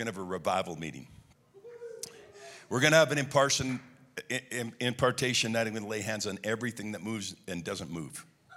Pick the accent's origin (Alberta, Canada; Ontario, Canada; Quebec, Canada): Quebec, Canada; I'm from Quebec.